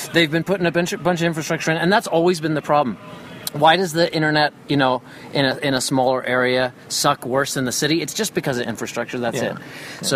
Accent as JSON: {"language": "English", "country": "Ireland", "tie": "born there", "moved": "yes", "said": "I was born in Ireland. Every year you get like 100 inches of rain or something on your head"}